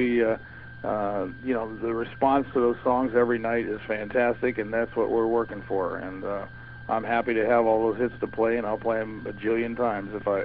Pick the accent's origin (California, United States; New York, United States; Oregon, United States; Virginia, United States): California, United States; Los Angeles; Los Angeles.